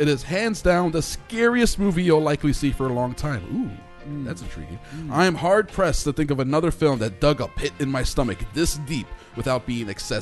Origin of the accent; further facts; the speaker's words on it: New York City, New York, United States; When growing up in New York City, it was no difficult task to find an airbrushed Chupacabra shirt.